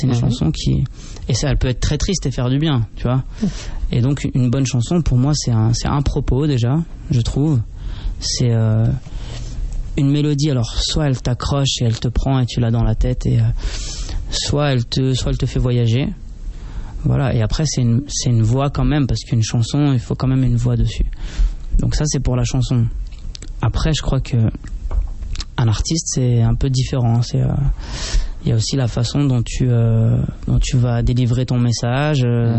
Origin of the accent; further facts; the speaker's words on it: Marseille, Provence-Alpes-Côte d'Azur, France; born there; moi je suis né à Marseille et un petit peu dans le sud de la France, comme ça.